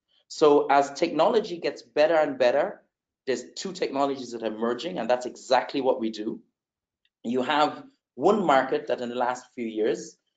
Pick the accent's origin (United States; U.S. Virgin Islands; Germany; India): Germany; also born or lived in Netherlands / Uganda; A Ugandan mother, Irish father. I grew up in various countries. I was actually born in Germany. I grew up in Germany, the Netherlands, spent some time in Uganda, East Africa, where I still have family to this day.